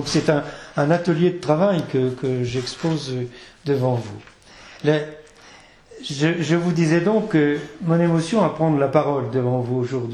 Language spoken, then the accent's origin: French; Argent-sur-Sauldre, Centre-Val de Loire, France; un souvenir d'enfance important pour moi, qui est celle des défilés des communistes dans mon village natal, Argent-sur-Saulle, dans le Cher.